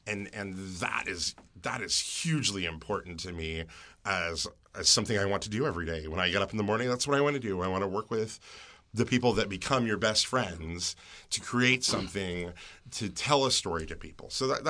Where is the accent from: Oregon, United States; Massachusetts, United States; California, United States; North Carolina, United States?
North Carolina, United States; Greensboro; And I'm from North Carolina. I grew up in Greensboro, and my family lives, you know, really an hour and a half from here in Sparta, North Carolina.